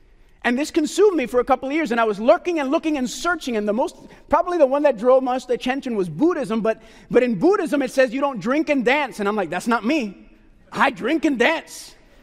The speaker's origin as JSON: {"language": "English", "country": "Puerto Rico", "tie": "born or raised there", "said": "when I was growing up in Puerto Rico"}